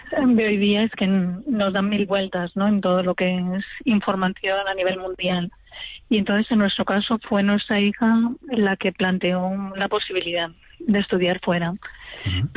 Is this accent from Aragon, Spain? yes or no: yes; Jaca, Aragon, Spain; now in Barcelona, Spain; Nosotros vivimos en Barcelona, pero por casualidad, o sea, pero yo soy de Jaca. Entonces, la familia la tenemos allá